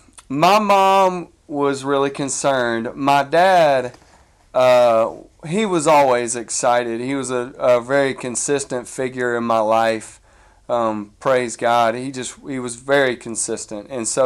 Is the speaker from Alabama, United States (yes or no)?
yes; Mobile, Alabama, United States; I grew up in Mobile. I met my wife, Lainey, in high school.